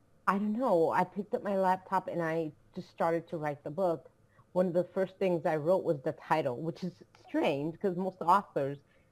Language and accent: English; New Jersey, United States; now in Florida, United States; Well, I live in Florida right now. I'm originally from New Jersey. Moved away to go to college. I went to Berkeley, California for a year, then went back to New Jersey when my dad got sick to help my mom.